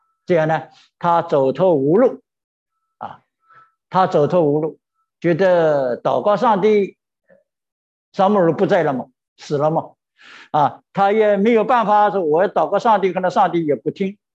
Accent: China; 我们中国人有句话呢，一颗 老鼠的屎啊

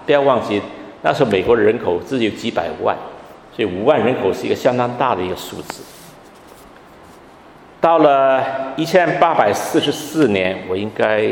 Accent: Hong Kong; born there; 我是香港出生的，香港的教会很多都是讲广东话的。

